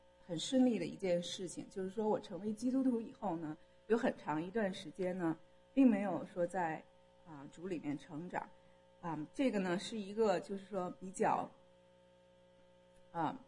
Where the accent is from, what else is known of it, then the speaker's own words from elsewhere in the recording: China; moved away as an adult; now in United States; 我是那个在中国长大，然后在中国上完大学以后又教了几年书，是教物理。 然后呢在美国到美国来上大学是86年，然后91年受的洗